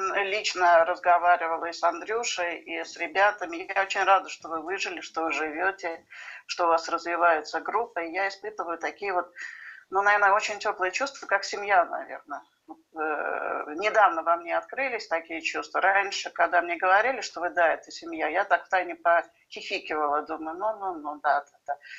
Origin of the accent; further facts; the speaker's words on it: Saint Petersburg, Russia; Я выросла в семье алкоголиков. Я из Санкт-Петербурга.